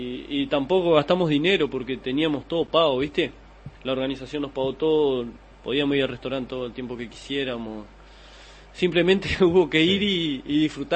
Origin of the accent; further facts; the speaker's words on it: Uruguay; Me siento contento de que como uruguayo se formó un gran equipo